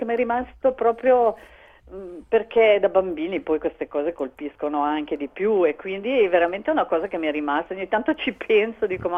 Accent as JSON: {"language": "Italian", "town": "Arogno", "region": "Ticino", "country": "Switzerland", "said": "Io sono di Arogno, anch'io."}